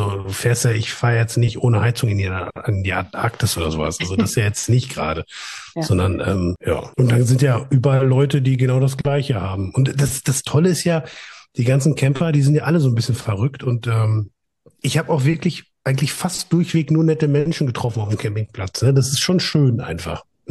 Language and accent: German; Münster, North Rhine-Westphalia, Germany; born there; dabei komme ich ja gebürtig aus Münster